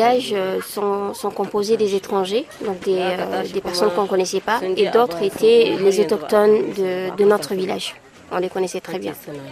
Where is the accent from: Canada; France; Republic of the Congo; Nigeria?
Nigeria; Kinasaram; moved away; j'ai dû repartir au Nigeria dans ma ville natale à Kinasaram. Et j'ai pas retrouvé ma famille à Kinasaram.